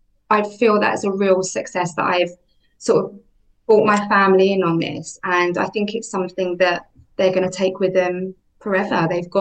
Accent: Hereford, West Midlands, United Kingdom; from Hereford. I am no different from anyone else that walks into a group on whatever day.

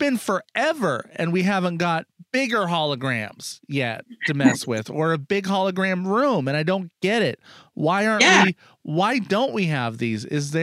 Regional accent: United States; See, I'm an American, so you sound super intelligent to me.

